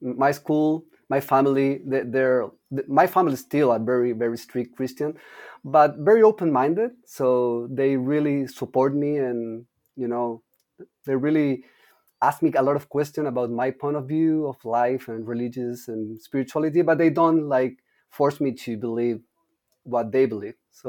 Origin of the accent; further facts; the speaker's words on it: Santiago, Santiago Metropolitan Region, Chile; I'm from Santiago, which is the capital, but I grew up more like in the mountain side